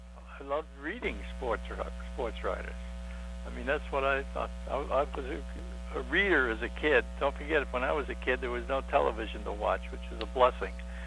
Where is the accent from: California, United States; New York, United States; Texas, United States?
New York, United States; New York City; I grew up in Brooklyn in Bay Ridge in Our Lady of Angels Parish.